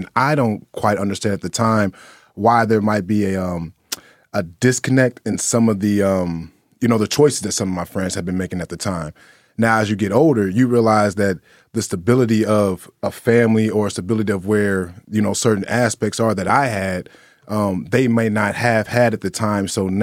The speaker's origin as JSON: {"language": "English", "town": "Woodlawn", "region": "Ohio", "country": "United States", "tie": "born or raised there", "said": "so technically, I grew up in a neighborhood like just right next to it, some Woodlawn. So it's a street throws away."}